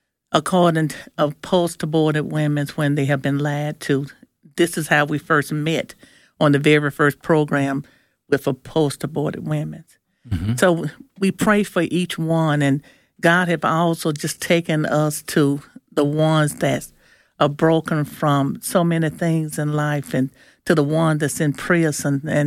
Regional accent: Mississippi, United States; and I'm from Nellaton, Mississippi, and I'm with Night Watch Ministries.

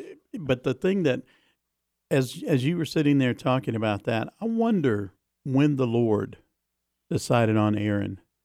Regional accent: the South, United States; accent: southern; my southern accent broke through.

